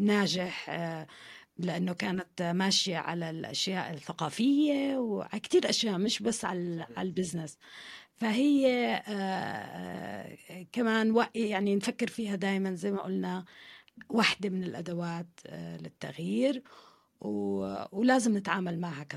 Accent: Saudi Arabia; أنا لما وعيت وكبرت كنت بالخليج، كنا نستغرب يعني وأنا طفلة ومراهقة نستغرب كل مرة بنيجي على دمشق وعلى عمان إنه ليه ما عندهم كل البراندز اللي نحن عنا إياها بالخليج، بسعودية بحالتي

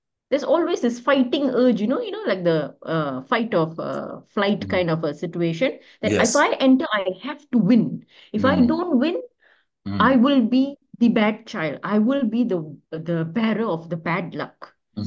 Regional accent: Malaysia; I'm from Malaysia.

